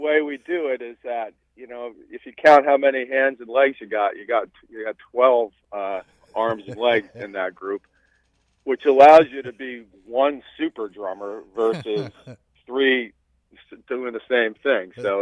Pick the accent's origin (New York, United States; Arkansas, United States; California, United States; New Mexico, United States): New York, United States; New Paltz; now in Albany, United States; I grew up in New Paltz. And cool. I live up in Albany, New York right now.